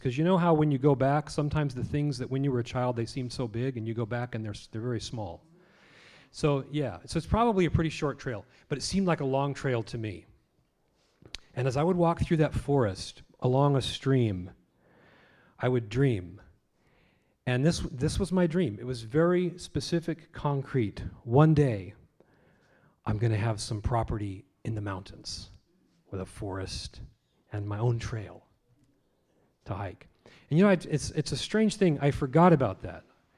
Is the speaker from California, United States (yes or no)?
yes; Angwin, California, United States; We grew up in Angwin, California.